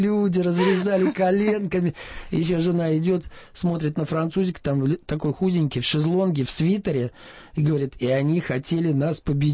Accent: Russia; что мы из России, если у вас стоянка для машины, мы приехали на автомобиле

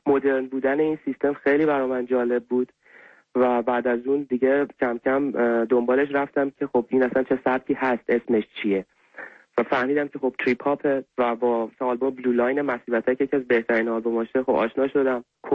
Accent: Iran; چون من ایرانی هستم

